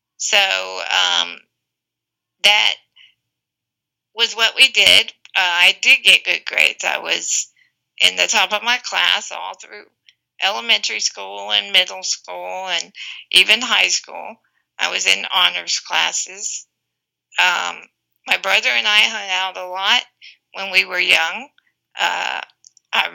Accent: Jacksonville, Florida, United States; We grew up in Jacksonville, Florida.

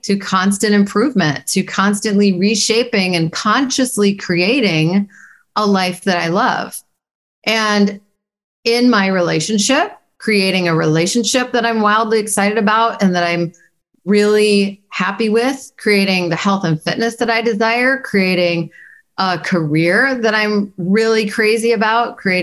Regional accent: Chicago, Illinois, United States; I was growing up in Chicago, one of five kids, not in a happy childhood.

